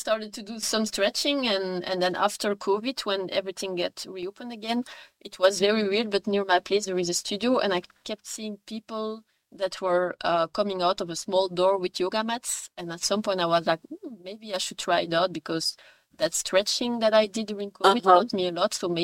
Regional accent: Brussels, Brussels-Capital Region, Belgium; first language French; English is a second language; I was born and raised in Brussels. And yeah, I've been here all my life.

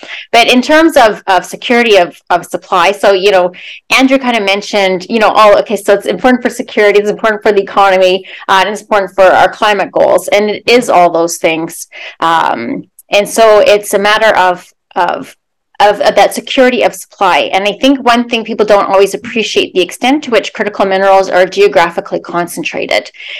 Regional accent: Saskatchewan, Canada; I'm from Saskatchewan originally, so I love to talk about potash and uranium

